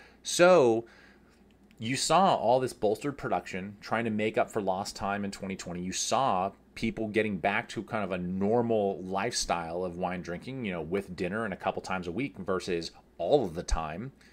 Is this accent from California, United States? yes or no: yes; California, United States; I'm from California. I'm not a big surfer. I've been surfing twice in my life